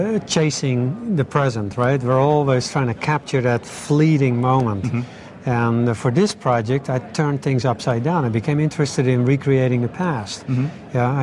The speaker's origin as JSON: {"language": "English", "country": "Netherlands", "tie": "born or raised there", "said": "I'm from Holland. I was born and raised below sea level."}